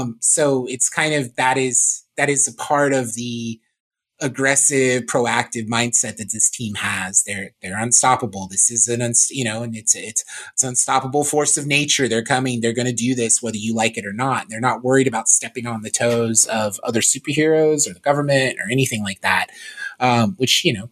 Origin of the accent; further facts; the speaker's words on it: Florida, United States; And I'm from Florida originally. And so we went there when I was a kid and watched that water skiing show.